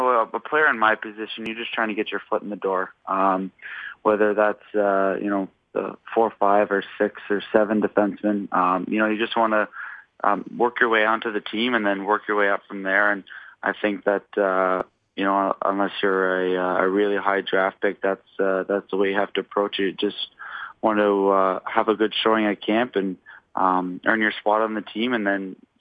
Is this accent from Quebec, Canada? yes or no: no; Ontario, Canada; it's pretty cool being from Ontario and being a Canadian boy and getting traded to the Leafs